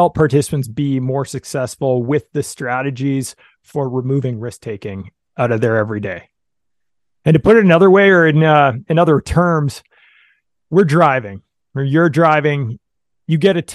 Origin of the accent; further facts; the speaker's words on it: Canada; I'm Canadian, in case you hadn't noticed with the accent